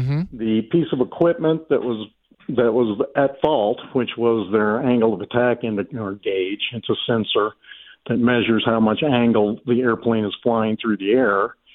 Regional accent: Wichita, Kansas, United States; Yep. I'm born and raised in Wichita.

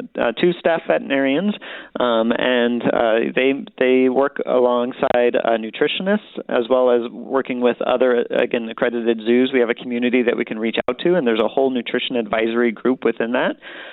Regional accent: Tucson, Arizona, United States; I grew up in Tucson, so, you know, this is the zoo I grew up

